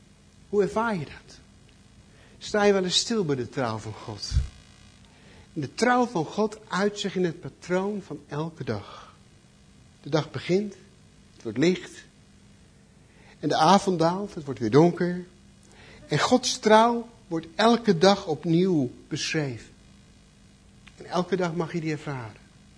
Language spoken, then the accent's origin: Dutch; North Brabant, Netherlands; ik kom uit Brabant natuurlijk, waar we nu wonen.